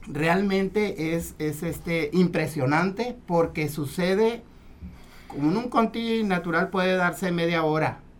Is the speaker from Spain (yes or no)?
no; Campo Esperanza, Sinaloa, Mexico; born there; yo nací en el Campo Esperanza y colinda con Charay